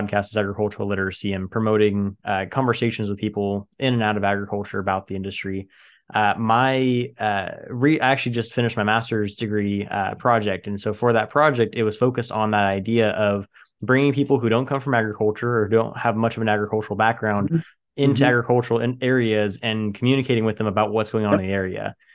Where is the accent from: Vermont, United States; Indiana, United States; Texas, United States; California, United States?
California, United States; Tulare; growing up in Tulare County, I'm from Tulare, born and raised in Tulare. So I've heard your name my entire life.